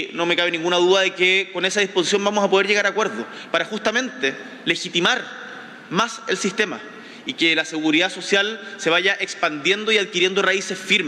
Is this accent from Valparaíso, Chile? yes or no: no; Magallanes and Chilean Antarctica, Chile; soy de Magallanes